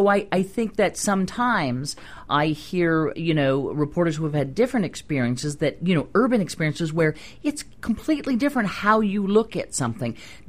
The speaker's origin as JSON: {"language": "English", "region": "Missouri", "country": "United States", "tie": "born or raised there", "said": "My family is a bunch of hunters. I mean, we grew up in the Midwest. It was Missouri."}